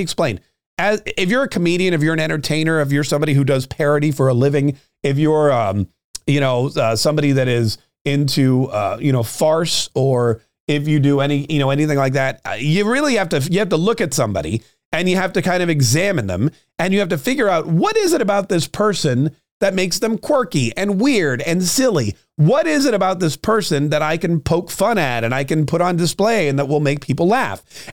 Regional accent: Canada; But anywho, so I'm from Canada originally, and I still have relatives there.

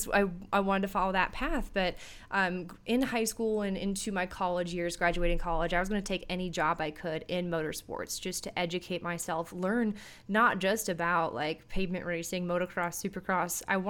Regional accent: Minneapolis, Minnesota, United States; I grew up in the Twin Cities, Minneapolis, Minnesota area, and just always grew up being a fan, vaguely following, you know, NASCAR, but especially motocross, supercross.

